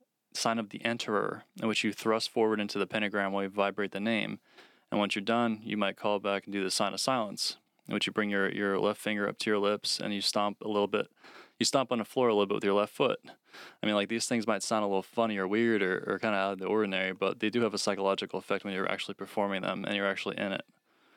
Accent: England, United Kingdom; Yeah, so sorry about any mispronunciation. We're English here.

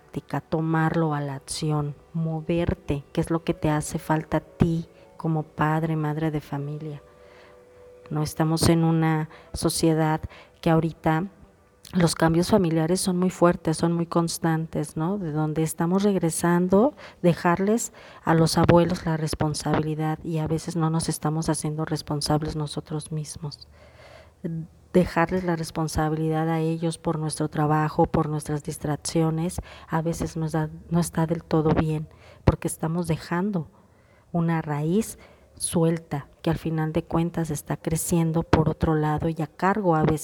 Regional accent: Mexico; en específico en mi país, México

